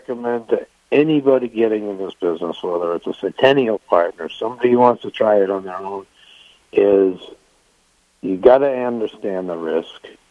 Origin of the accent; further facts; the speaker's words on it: Boston, Massachusetts, United States; And not to reference the New England Patriots, but I'm going to since I am from Boston.